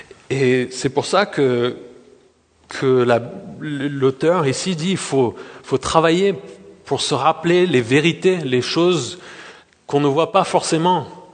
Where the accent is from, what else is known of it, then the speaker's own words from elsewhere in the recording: France; on est français, donc on aime le camembert